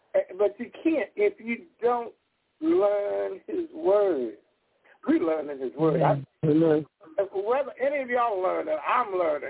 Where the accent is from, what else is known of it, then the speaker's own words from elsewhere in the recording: Missouri, United States; I'm from Missouri. Don't tell me, show me.